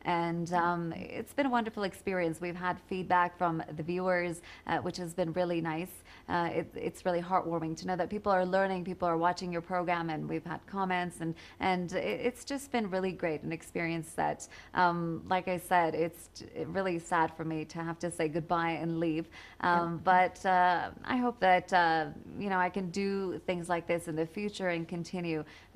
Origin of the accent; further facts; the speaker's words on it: Canada; moved away as an adult; now in Iran; And I was raised in the West. I lived in Canada.